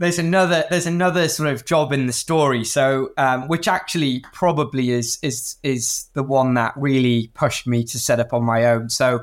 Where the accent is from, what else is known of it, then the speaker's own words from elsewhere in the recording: Harrogate, Yorkshire and the Humber, United Kingdom; I grew up in North Yorkshire. In a town called Harrogate, and really not from a massively entrepreneurial background.